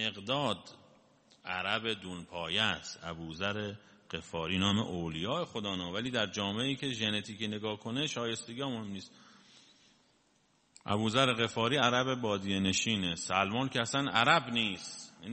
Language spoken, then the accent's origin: Persian; Iran; الحمدلله خودم هم ایرانیم